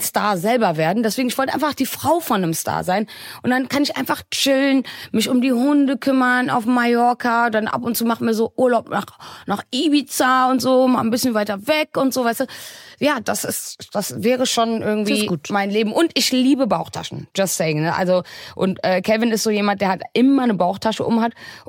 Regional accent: Wuppertal, North Rhine-Westphalia, Germany; ich komme aus Wuppertal

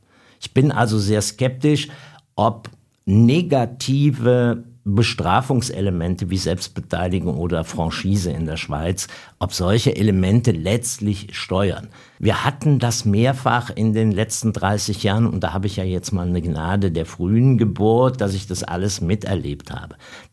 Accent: Rhineland-Palatinate, Germany; Ich stamme aus dem Ahrtal, wo die große Flut war. Also in einer ländlichen Gegend in der Eifel. Aber es sind nur 25 Kilometer bis Bonn und es sind nur 40 Kilometer bis Koblenz.

